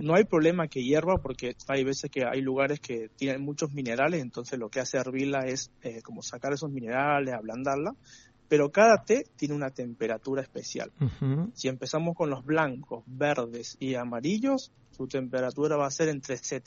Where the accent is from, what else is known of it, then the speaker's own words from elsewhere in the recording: Cañada Seca, Mendoza, Argentina; No, de Cañaseca.